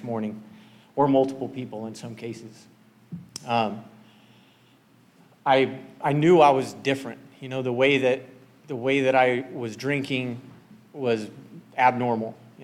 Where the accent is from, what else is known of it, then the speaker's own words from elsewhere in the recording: Visalia, California, United States; So I was raised in Visalia, California by 2 loving parents.